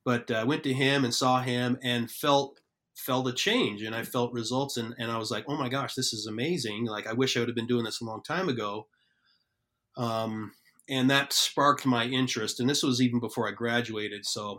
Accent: United States; They just know I'm from the United States.

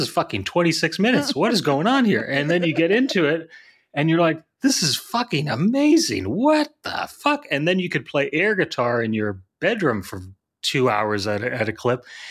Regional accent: Boston, Massachusetts, United States; I grew up in Boston, Hampton Beach. So semi-trashy beachfront area.

